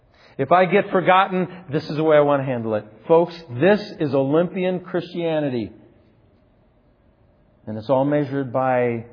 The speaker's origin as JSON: {"language": "English", "region": "South Dakota", "country": "United States", "tie": "born or raised there", "said": "I grew up in South Dakota where it's winter, 9 months out of the year, I think."}